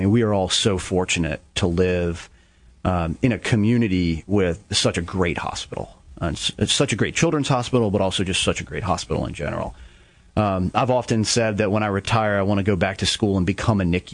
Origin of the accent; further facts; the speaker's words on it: Virginia, United States; this is home for me. You know, I was born here. I was raised in Virginia. I'm raising my family here.